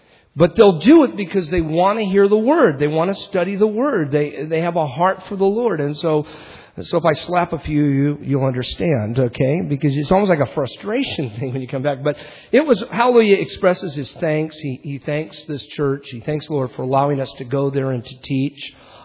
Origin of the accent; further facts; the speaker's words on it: United States; I am an American to the very bone.